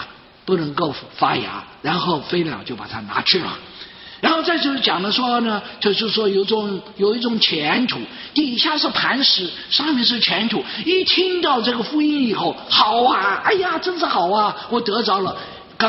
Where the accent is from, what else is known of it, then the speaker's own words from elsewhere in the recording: Chongqing, China; 我在重庆呢，我们住的一个房子里面的话呢，就是那时候因为我住在重庆